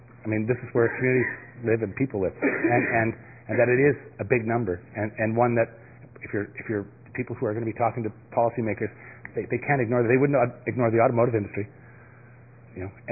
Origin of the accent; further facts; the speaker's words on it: Nova Scotia, Canada; I'm from Nova Scotia.